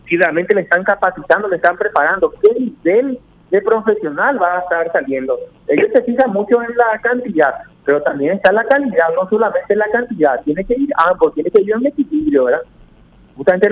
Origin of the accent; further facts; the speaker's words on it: Paraguay; Yo no me considero un paraguayo falsificado.